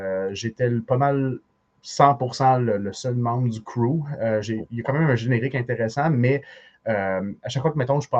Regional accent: Sherbrooke, Quebec, Canada; J'ai grandi à Sherbrooke.

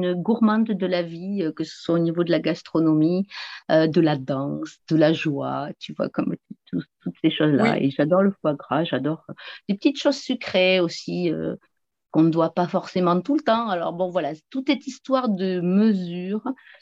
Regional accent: South-West France, France; je viens du sud-ouest de la France et j'habite une petite commune au pied des montagnes pyrénéennes, juste à la frontière espagnole, et voilà, dans un beau paysage magnifique. Et je suis non plus pas très loin de l'océan où je suis aujourd'hui, d'ailleurs, dans ma ville natale.

